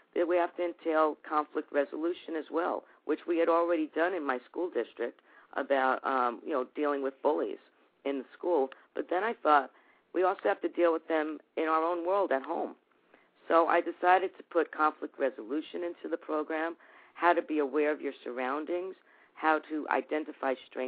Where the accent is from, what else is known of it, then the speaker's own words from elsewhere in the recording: New York, United States; And basically, I'm from New York originally and from the suburbs.